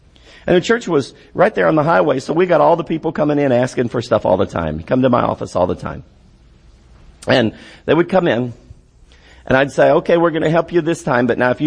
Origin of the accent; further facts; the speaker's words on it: United States; I'm glad I'm an American. And you should be too.